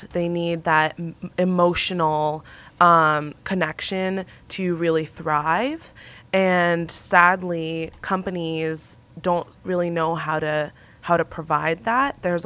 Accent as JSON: {"language": "English", "town": "Boston", "region": "Massachusetts", "country": "United States", "said": "Well, I'm from Boston"}